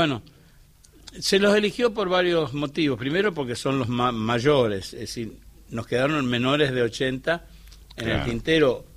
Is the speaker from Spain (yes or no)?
no; San Francisco, Córdoba, Argentina; Cordobés al fin.